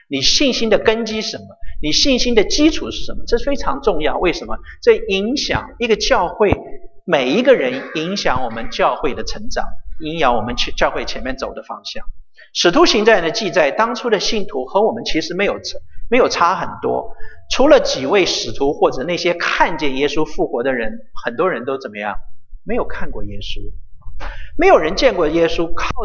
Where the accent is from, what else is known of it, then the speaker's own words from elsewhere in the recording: China; 我们中国人常说什么眼见为信，是不是？